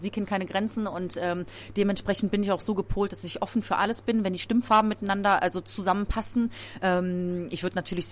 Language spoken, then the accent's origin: German; Laupheim, Baden-Württemberg, Germany; also born or lived in Hamburg; Laubheim ist im Süden von Deutschland und zwar in Baden-Württemberg in der Nähe von Ulm.